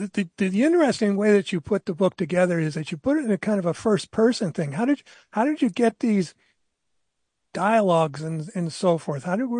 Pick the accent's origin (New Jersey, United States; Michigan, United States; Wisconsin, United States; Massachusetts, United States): New Jersey, United States; I'm from New Jersey originally. And so, all along the Jersey shore, they would talk about that these submarines were out there.